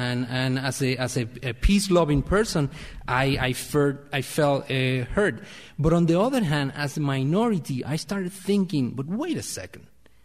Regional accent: Puerto Rico; I'm originally from Puerto Rico

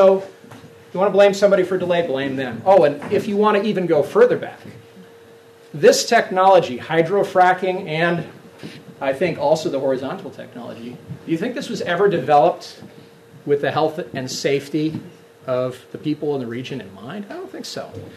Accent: Binghamton, New York, United States; We're from the Binghamton area, and we are surrounded by many communities like this.

